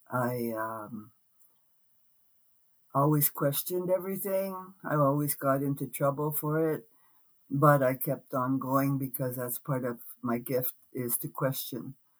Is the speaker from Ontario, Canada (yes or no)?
no; Vassar, Manitoba, Canada; I'm Métis from Manitoba. I was born in Vassar, Manitoba, in the southeast corner of the bush there. It's now called the Sandylands Forest because the government gave it to a pulp and paper mill and we had to move out.